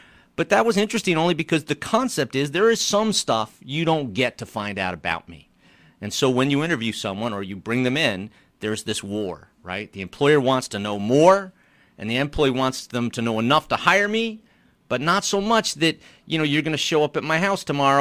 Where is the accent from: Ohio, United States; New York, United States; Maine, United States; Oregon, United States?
Maine, United States; And, you know, I'm from Maine. People know everything